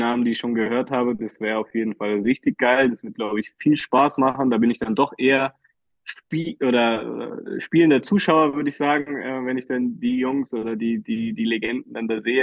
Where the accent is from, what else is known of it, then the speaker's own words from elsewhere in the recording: Berlin, Germany; Bolzplatz, ich als Berliner Junge kenne das nur zu gut